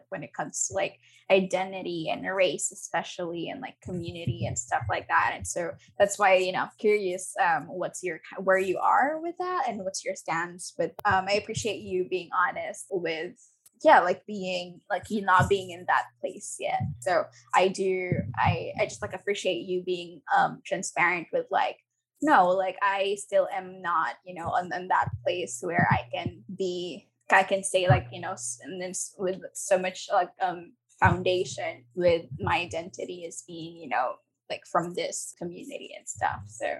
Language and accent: English; Philippines; I am a Filipino and these is like my people and this is like my community